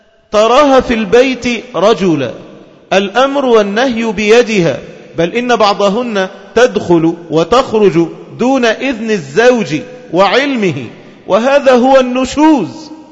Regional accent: Egypt; في بلادنا مصر

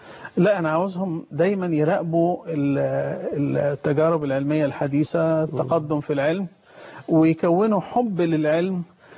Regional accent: Egypt; now in United States; انا لما مشيت من مصر في الستينيات وبعدين رحت امريكا

